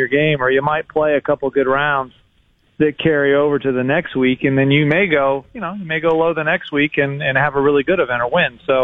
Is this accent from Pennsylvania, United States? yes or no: yes; Pennsylvania, United States; You know, I grew up in Pennsylvania, so in colder weather as well.